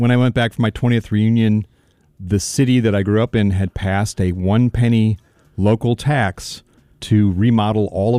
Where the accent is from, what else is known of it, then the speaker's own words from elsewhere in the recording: Cedar Falls, Iowa, United States; I'm from Cedar Falls, Iowa.